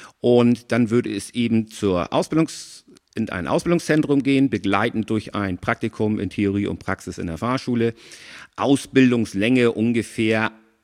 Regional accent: Schwarzenberg, Saxony, Germany; also born or lived in Hamburg; Ich bin in Hamburg geboren, bin aber in Schwarzenweg groß geworden mit einer kurzen Ausnahme. Meine Eltern sind damals nach Sams gezogen.

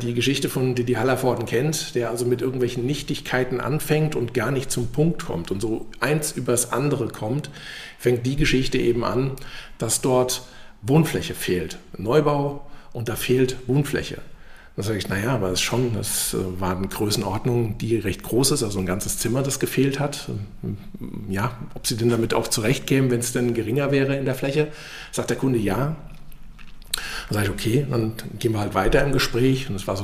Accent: Wiesbaden, Hesse, Germany; Also wir sind in Leipzig, ihr seid aus Gera hergekommen, ich bin aus Wiesbaden hier.

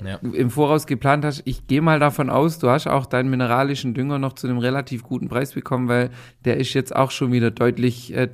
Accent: Baden-Württemberg, Germany; accent: Swabian

